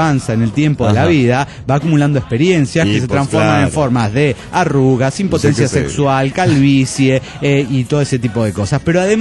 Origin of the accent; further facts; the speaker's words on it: Chichinales, Río Negro, Argentina; de Chichinales, Argentina.